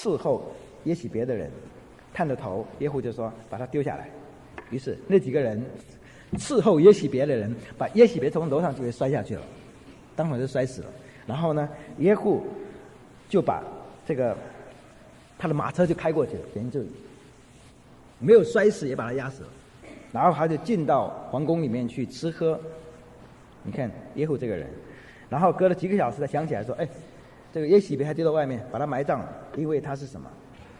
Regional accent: China; 我们中国人也是一样做的。

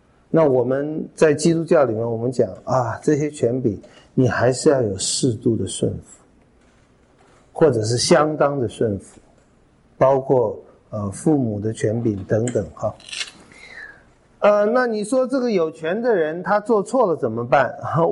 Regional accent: China; 我们中国人

